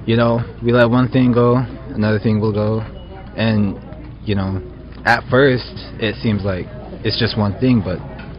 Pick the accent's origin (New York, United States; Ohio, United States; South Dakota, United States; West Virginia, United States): South Dakota, United States; Cheyenne River; I'm from Cheyenne River.